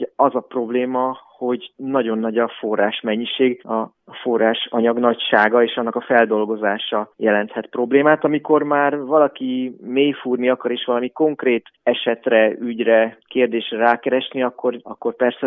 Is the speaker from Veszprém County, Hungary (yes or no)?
yes; Balatonalmádi, Veszprém County, Hungary; hogy ide születhettem a Balaton partjára, pontosan Balatonalmádiba, és akkor így emiatt itt töltöttem a gyermekkoromat